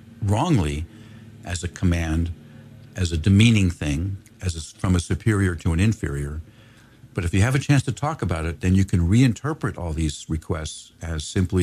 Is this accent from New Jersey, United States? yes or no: no; Los Angeles, California, United States; I'm from Los Angeles. I'm a hot weather guy.